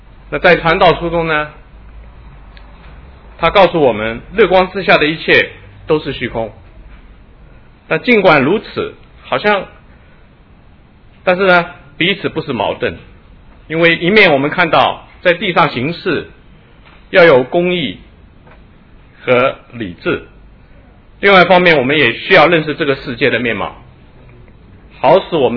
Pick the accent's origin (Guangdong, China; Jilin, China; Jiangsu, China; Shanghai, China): Shanghai, China; 那我想我们上海人没有地，没有机会造房子